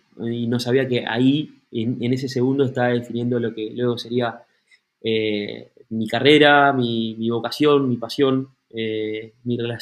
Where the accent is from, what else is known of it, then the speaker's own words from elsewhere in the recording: Argentina; me presentaría probablemente diciendo que soy argentino